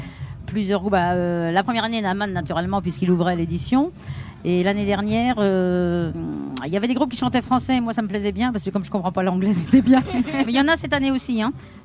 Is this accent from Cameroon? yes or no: no; Nantes, Pays de la Loire, France; puisque moi je suis nantaise et c'est un groupe de chez nous.